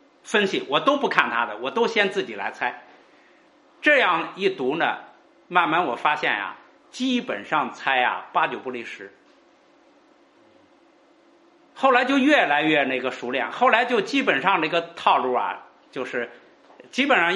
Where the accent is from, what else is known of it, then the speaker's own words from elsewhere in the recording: China; 我那个时候就想到我们中国人的那个国际关系战略啊